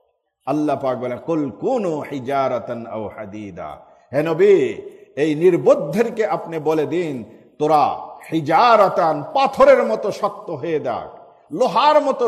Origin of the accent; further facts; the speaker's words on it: Bangladesh; born there; সেই দূর দেশের বাংলাদেশের কোন অজো পাড়া গায়ে আমাদের জন্ম হয়েছে